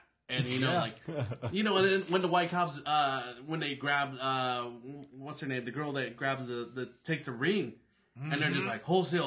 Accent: Buena Park, California, United States; I grew up in Buena Park.

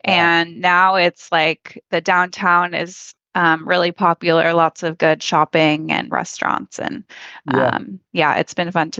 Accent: Walnut Creek, California, United States; also born or lived in Pleasant Hill; So I grew up in the East Bay area, specifically Walnut Creek. I actually was born in Pleasant Hill and lived there till I was about 10, which is just a neighboring town.

